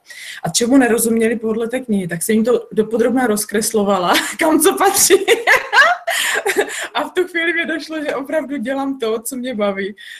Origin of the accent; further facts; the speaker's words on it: Ostrava, Moravian-Silesian Region, Czechia; accent: Ostrava; Dopředu se všem omlouvám za svůj ostravský přízvuk, ale natahovat nebudu. Tak, my Ostraváci mluvíme krátce, ale spisovně.